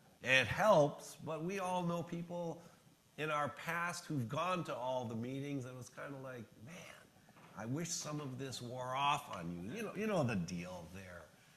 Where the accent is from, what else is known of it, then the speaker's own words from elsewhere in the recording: Michigan, United States; I come from the Upper Peninsula of Michigan. It's a great place, right? Right on the Wisconsin border, so we're all Green Bay Packers fans.